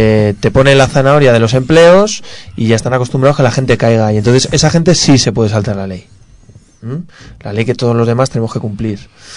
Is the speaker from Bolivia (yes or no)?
no; Madrid, Community of Madrid, Spain; yo sin ser arquitecto ni nada, pero vamos, siendo madrileño